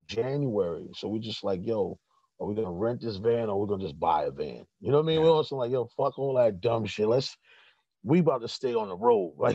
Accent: Corona, New York, United States; I'm from Corona, so like I grew up listening to bachata, merengue, funk, hip hop, all that shit.

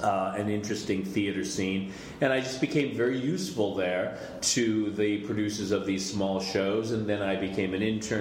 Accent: Los Angeles, California, United States; I grew up in Los Angeles, and I loved showbiz

